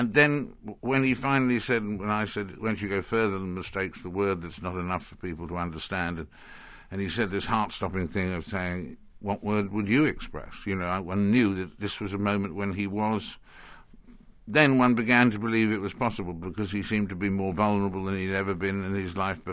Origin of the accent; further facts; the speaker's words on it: United Kingdom; which as a Brit was an honour